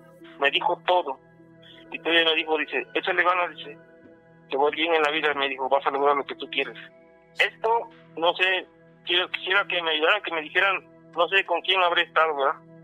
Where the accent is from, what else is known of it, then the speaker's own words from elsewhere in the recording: Morelos, Mexico; moved away as an adult; also born or lived in Tuxtla Gutiérrez; yo tengo 45 años. Cuando tenía 20 años estaba yo trabajando, ¿va? Soy de Morelos, ¿verdad? Sí. Del estado de Morelos, y nos fuimos a trabajar allá a Tuxtla Gutiérrez, Chiapas.